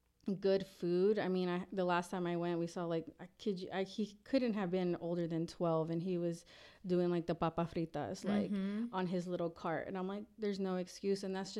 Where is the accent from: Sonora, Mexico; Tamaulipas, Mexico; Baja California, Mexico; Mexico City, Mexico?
Tamaulipas, Mexico; Reynosa; also born or lived in Rio Grande Valley, Texas; now in United States; well, I'm a Valley girl, but I was raised in Reynosa.